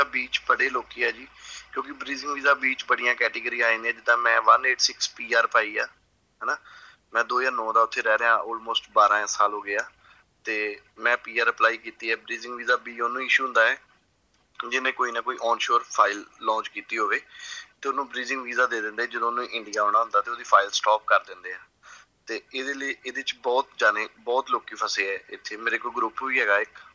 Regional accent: Amritsar, Punjab, India; now in Australia; ਮੈਂ ਅੰਮ੍ਰਿਤਸਰ ਦਾ ਹਾਂ ਜੀ

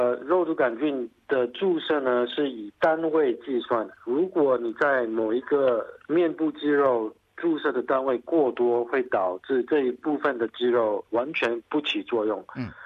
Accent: Malaysia; moved away as an adult; now in Australia; 我是从马来西亚来到澳大利亚学医的，在2000年的时候到墨尔本的摩纳西大学成为这个全科医生已经有将近10年了。

